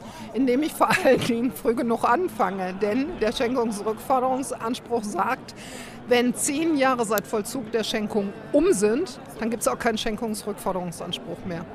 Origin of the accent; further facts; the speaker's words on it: North Rhine-Westphalia, Germany; Und ich komme ja aus dem Kohlenpott.